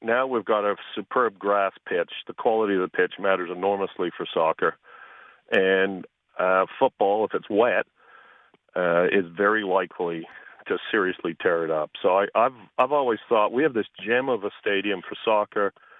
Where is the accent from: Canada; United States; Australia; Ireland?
Canada; Ottawa, Ontario; I grew up in Ottawa